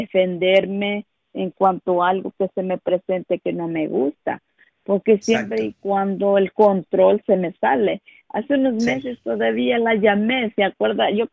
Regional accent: Mexico; como somos mexicanos

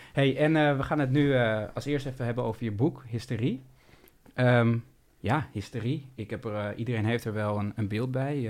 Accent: Amsterdam, North Holland, Netherlands; Ik ben Amsterdammer, maar ik ben het er mee eens.

